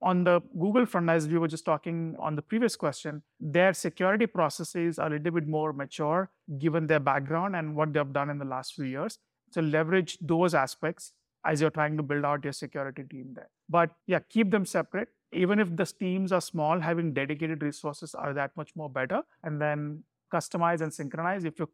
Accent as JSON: {"language": "English", "town": "Mumbai", "region": "Maharashtra", "country": "India", "tie": "born or raised there", "first_language": "Malayalam", "second_language": "English", "said": "English, I can speak Hindi. I grew up in Mumbai, so I can speak Marathi. My mother tongue, or it's the language that we speak at home, is Malayalam. And then because of Malayalam, I can speak Tamil and I can speak Gujarati as well."}